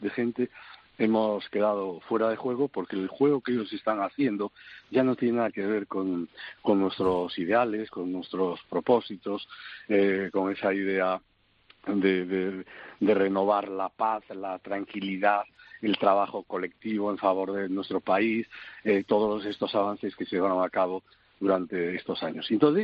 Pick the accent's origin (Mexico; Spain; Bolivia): Spain; A Coruña, Galicia; born there; yo era también diputado socialista por La Coruña, por mi ciudad natal